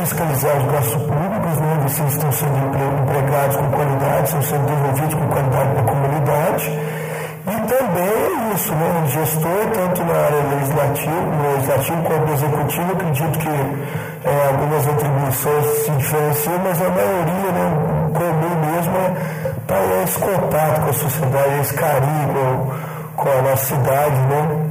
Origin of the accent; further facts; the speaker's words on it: Guaxupé, Minas Gerais, Brazil; Isso, sou nascido e criado aqui em Guaxupé, né?